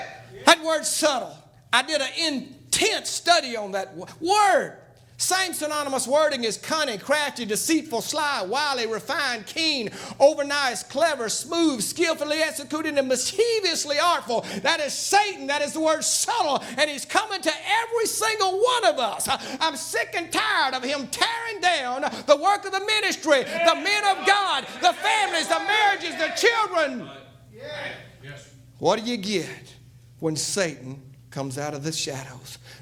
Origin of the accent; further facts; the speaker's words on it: the South, United States; I'm from the Bible Belt, and I'm going to tell you, I've always respected the Bible.